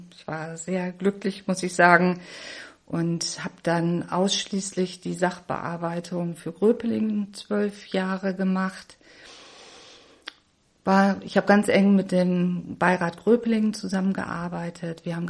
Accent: Bremen, Germany; Ich bin Bremerin, habe zwei Kinder, die mittlerweile schon erwachsen sind.

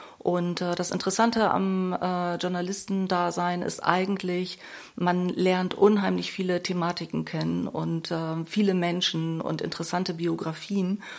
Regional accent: Bremen, Germany; Ja, das stimmt. Bin in Bremen geboren.

